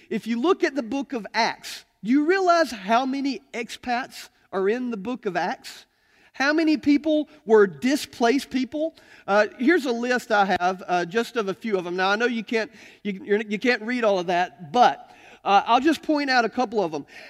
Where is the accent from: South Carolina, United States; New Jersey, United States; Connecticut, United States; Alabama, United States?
Alabama, United States; This language that I'm trying to speak right now, I'm from Alabama, it's a little bit hard